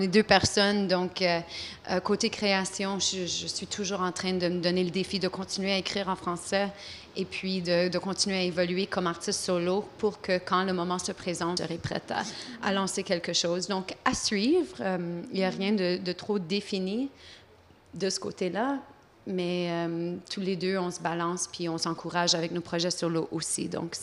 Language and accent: French; Timmins, Ontario, Canada; born there; je suis née à Timmins, Ontario en 1983.